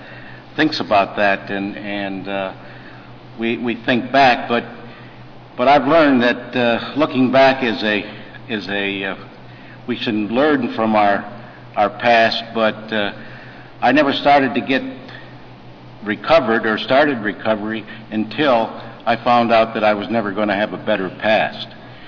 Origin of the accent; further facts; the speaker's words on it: Michigan, United States; As John said, I grew up in Michigan and not that far from here. In southern Michigan, closer to Detroit.